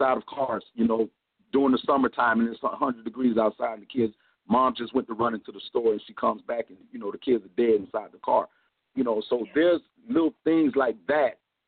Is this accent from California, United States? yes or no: yes; Compton, California, United States; I used to run the streets and gangbang with when I was growing up in Compton.